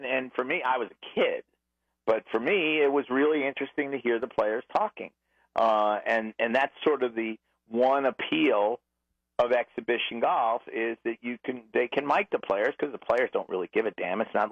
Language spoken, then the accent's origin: English; New York, United States; now in Washington, United States; I'm from New York and I'm a Mets fan, and B, I live here in Washington